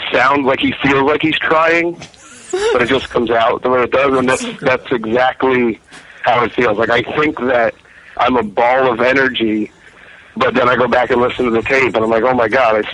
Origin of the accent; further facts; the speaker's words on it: Allentown, Pennsylvania, United States; I'm originally from Allentown, PA. It's like north of Philadelphia.